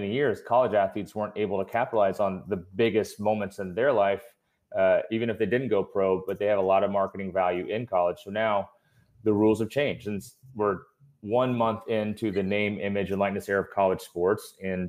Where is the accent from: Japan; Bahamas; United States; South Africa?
United States; Kansas City; You know, I grew up in Kansas City, got recruited across the country and ended up at Nebraska.